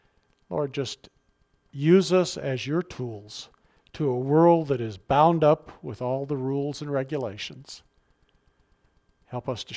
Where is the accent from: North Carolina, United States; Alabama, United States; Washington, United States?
Washington, United States; Seattle; moved away as an adult; I didn't know that it didn't rain all the time till I moved, when I was 18 and I moved away from Seattle.